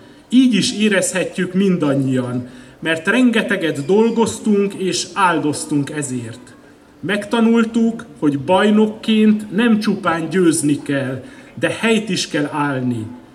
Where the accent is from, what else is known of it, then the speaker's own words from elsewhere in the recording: Hungary; Mi magyarok vagyunk, most mindenkire szükség van, és nincs helye kishitűségnek.